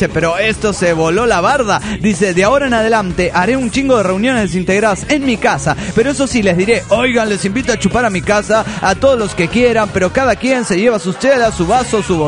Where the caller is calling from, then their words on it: Monterrey, Nuevo León, Mexico; de Monterrey, Nuevo León, México.